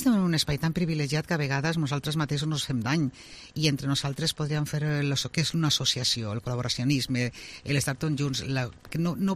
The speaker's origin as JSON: {"language": "Catalan", "town": "Madrid", "region": "Community of Madrid", "country": "Spain", "second_language": "Catalan", "said": "Jo sóc de Madrid."}